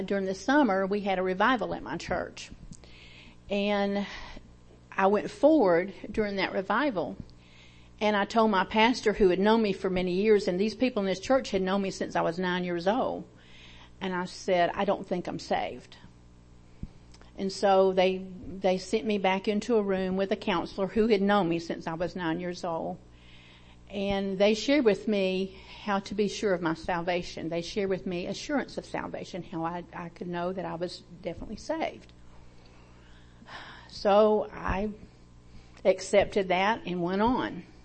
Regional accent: Georgia, United States; I was raised in the South, in Georgia, in the deep South.

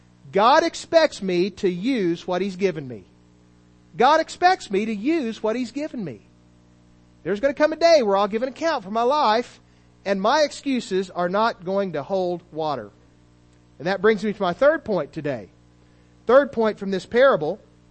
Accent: United States; born there; it's not coincidental or accidental that I was born in America.

